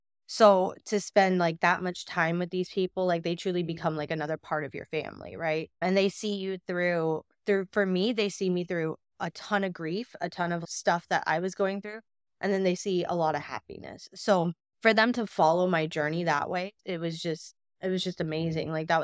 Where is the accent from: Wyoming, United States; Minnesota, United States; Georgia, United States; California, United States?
Georgia, United States; Atlanta; also born or lived in Florida; So I was born in Florida, raised in Atlanta. And so we were there since I was like 4. So Atlanta has always been a big thing for me.